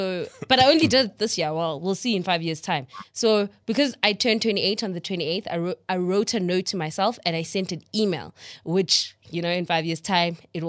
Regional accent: Gauteng, South Africa; I'm from the East Rand.

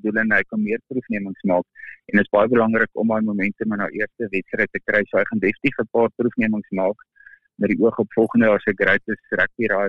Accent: Northern Cape, South Africa; Ja, ek kom natuurlik uit die Noord-Kaap

